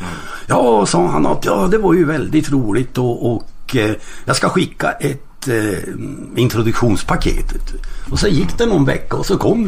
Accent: Boden, Norrbotten County, Sweden; när jag kom till Stockholm här uppifrån Boden, där det fanns ju inte en utlänning på kartan ens en gång

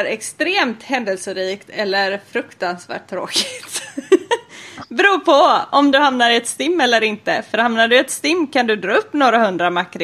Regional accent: Flaten, Sweden; jag är ju från Flaten som är äggostens mecka.

